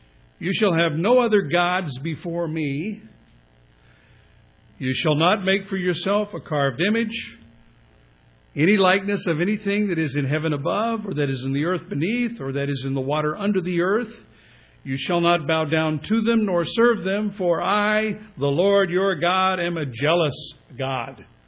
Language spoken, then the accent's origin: English; California, United States; My parents warned me about snakes when we grew up in Southern California